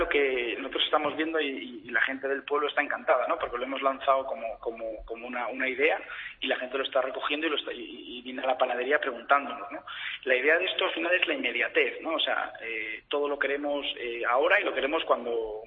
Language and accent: Spanish; Somo, Cantabria, Spain; nosotros somos de Somo, un pequeño pueblo de Cantabria, y somos un pueblo muy, muy surfero